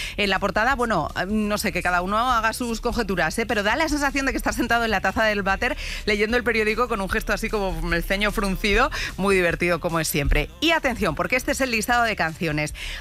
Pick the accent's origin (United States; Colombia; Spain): Spain; Zaragoza, Aragon; en mi tierra, Rafa, arrasando en Zaragoza